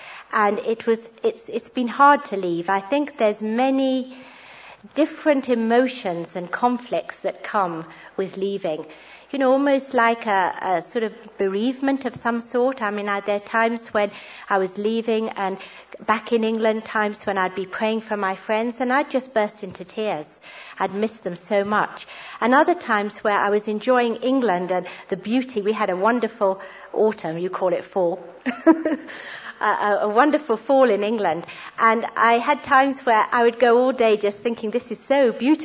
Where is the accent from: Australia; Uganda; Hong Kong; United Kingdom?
Uganda; born there; I felt very proud growing up and knowing that I was born in Uganda, sort of perhaps a status symbol.